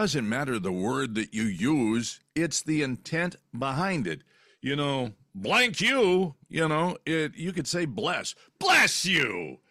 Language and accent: English; New Jersey, United States; Well, because I'm from Jersey. Yeah. We talk this way